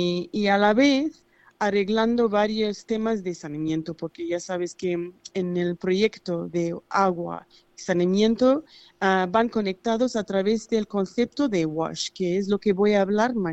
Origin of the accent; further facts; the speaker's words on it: Zimbabwe; Spanish is a second language; soy de Zimbabue originalmente y tengo un vínculo bastante fuerte con África.